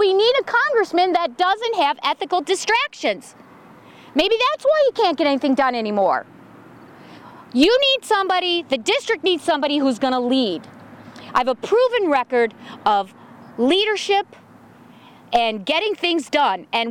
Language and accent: English; Steger, Illinois, United States; now in Crete, United States; I grew up in Stager. We raised our family in this district. I grew up in this district.